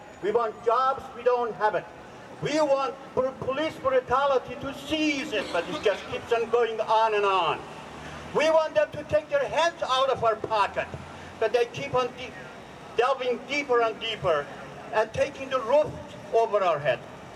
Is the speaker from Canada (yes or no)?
no; Iran; now in United States; I was raised in Iran. I know the people in Iran. I look around me and I don't see any difference. And I've lived in this country for 40 years.